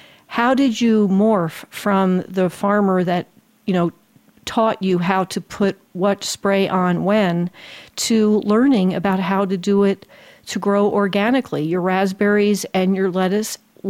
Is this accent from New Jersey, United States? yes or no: yes; New Jersey, United States; I grew up in New Jersey, and despite what people think, it's not all Newark. It's there. New Jersey's a beautiful state. It's the Garden State, lots of farmland.